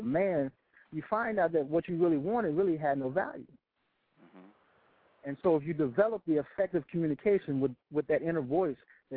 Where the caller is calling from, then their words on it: Maryland, United States; I'm calling from Maryland.